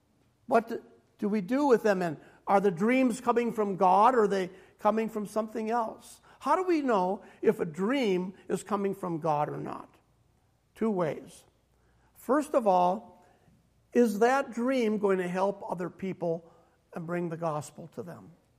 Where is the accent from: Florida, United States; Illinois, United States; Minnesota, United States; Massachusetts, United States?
Minnesota, United States; I grew up in Minnesota. I tried to get away from that kind of climate.